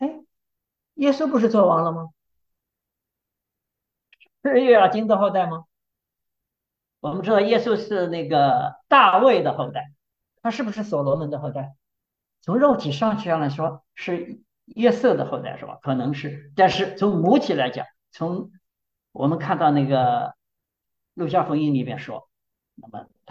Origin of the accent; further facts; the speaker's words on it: China; 我们中国人都是很仇恨的，因为他曾经打过我们